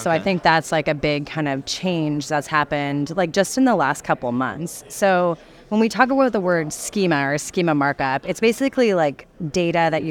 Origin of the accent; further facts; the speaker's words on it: Canada; I am Canadian, so you'll hear me say "Hey, I love my poutine."